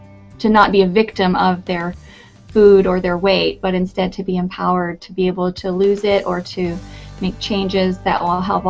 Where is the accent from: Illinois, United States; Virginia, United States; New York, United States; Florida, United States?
Virginia, United States; Newport News; I grew up in Newport News and nearby in Pocosin